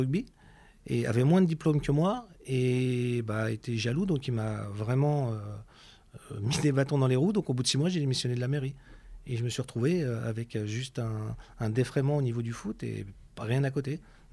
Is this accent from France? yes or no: yes; Deauville, Normandy, France; Ouais, alors moi je suis de Deauville, oui. Donc la plus belle ville du monde. Et donc je suis Deauvillé.